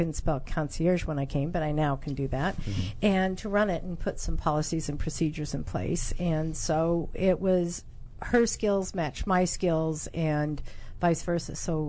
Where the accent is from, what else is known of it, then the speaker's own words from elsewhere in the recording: Las Vegas, Nevada, United States; I was born and raised in Las Vegas.